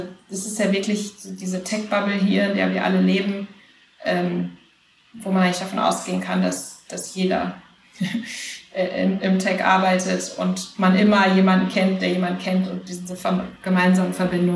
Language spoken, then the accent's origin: German; Münster, North Rhine-Westphalia, Germany; Münster, wo ich herkomme